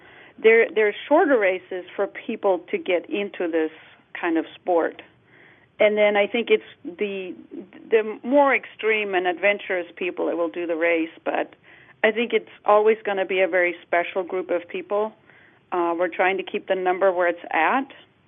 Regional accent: Germany; English is a second language; now in United States; We had a German lady that moved to Norway when I moved to Alaska. We're both from Germany

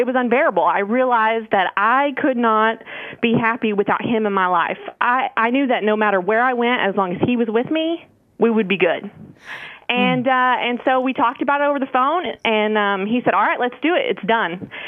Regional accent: Texas, United States; now in Alaska, United States; We were coming from Texas, sorry. So we're Texas high school sweethearts.

